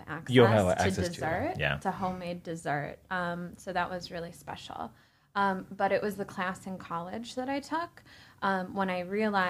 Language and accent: English; Detroit, Michigan, United States; I'm from Michigan. I grew up in the suburbs of Detroit with a super close-knit family.